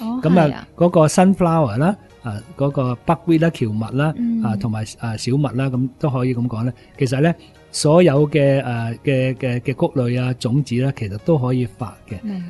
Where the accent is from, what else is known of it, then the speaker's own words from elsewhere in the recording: Hong Kong; 我哋香港人咧即系都见到嗰啲芽菜啦